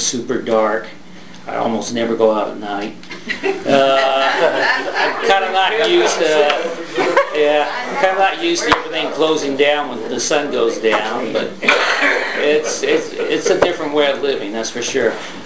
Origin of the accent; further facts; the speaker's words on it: San Diego, California, United States; I'm up from San Diego.